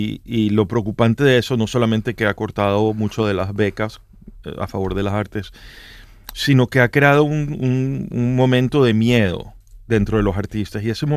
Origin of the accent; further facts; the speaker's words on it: Venezuela; pero yo no vivo en Venezuela.